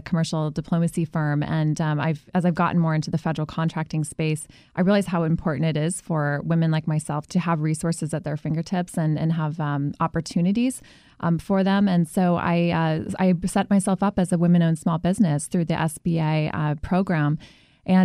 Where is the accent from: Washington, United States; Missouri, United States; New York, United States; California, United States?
Washington, United States; also born or lived in Redmond; I grew up in Washington State, was born in Redmond, which, as your listeners who are working in tech will know, is the headquarters of Microsoft.